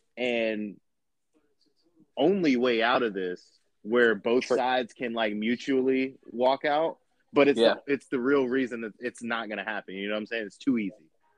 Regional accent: South Carolina, United States; And I'm from South Carolina. You know, I'm a Gamecock fan.

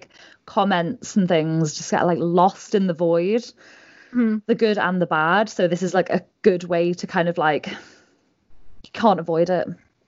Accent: North East England, United Kingdom; accent: Geordie; Like I'm a Geordie and like I barely sound it, so you know.

